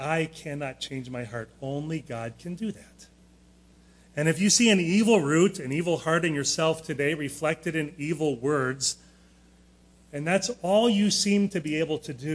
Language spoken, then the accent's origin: English; Leroy Township, United States; I grew up out in Leroy Township. My mom still lives in that house.